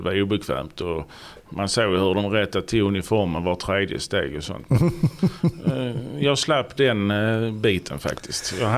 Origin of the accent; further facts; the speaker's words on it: Ystad, Skåne, Sweden; now in Sjöbo, Sweden; Jag är född och uppvuxen i Ystad.